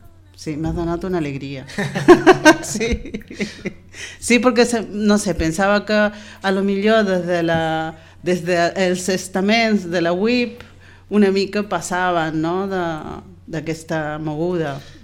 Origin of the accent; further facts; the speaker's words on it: Córdoba, Argentina; Catalan is a second language; Jo soc argentina.